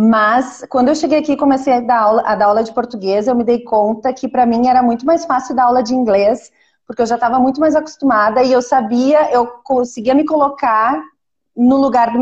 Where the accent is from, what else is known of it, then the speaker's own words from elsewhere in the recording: Porto Alegre, Rio Grande do Sul, Brazil; Sim, então, eu sou de Porto Alegre